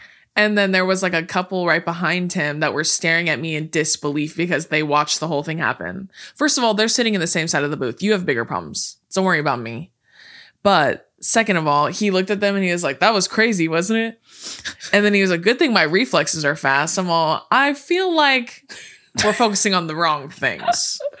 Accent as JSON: {"language": "English", "region": "California", "country": "United States", "tie": "born or raised there", "said": "We say that all the time, but we were born and raised in California."}